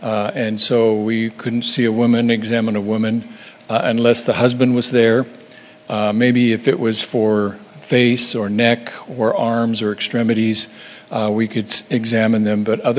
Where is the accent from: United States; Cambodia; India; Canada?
Cambodia; also born or lived in Vietnam / Thailand; although I grew up in Cambodia and spent time in Cambodia and Vietnam and even Thailand